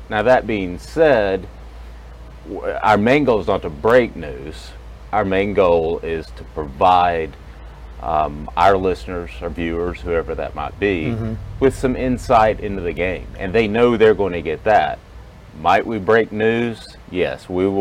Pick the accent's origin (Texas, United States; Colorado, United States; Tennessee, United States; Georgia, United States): Tennessee, United States; Knoxville; Now, I grew up in Knoxville, mm-hmm. so I naturally would be biased.